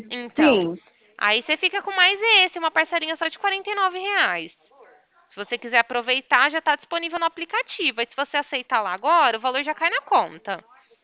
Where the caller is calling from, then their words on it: Ribeirão Preto, São Paulo, Brazil; eu sou daqui de Ribeirão Preto